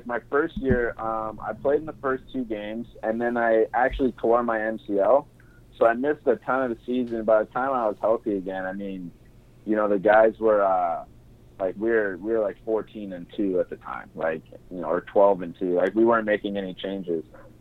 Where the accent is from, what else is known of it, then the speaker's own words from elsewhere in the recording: Edmonton, Alberta, Canada; you know, I grew up in Edmonton